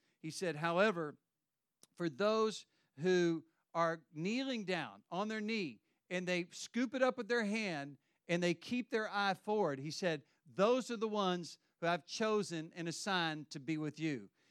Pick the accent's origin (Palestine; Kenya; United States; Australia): United States; the South; but there's a saying that I'm from the South. You probably know that, but I grew up there.